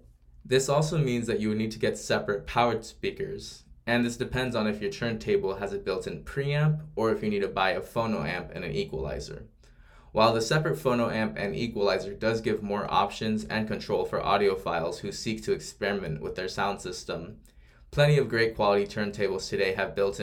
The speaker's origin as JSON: {"language": "English", "town": "Santa Barbara", "region": "California", "country": "United States", "tie": "born or raised there", "said": "I purchased this album from a record store that unfortunately no longer exists in my hometown of Santa Barbara called Just Play Music."}